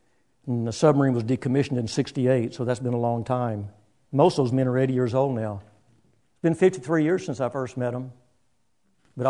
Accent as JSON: {"language": "English", "region": "Texas", "country": "United States", "said": "Where are you from … ? I'm from Texas."}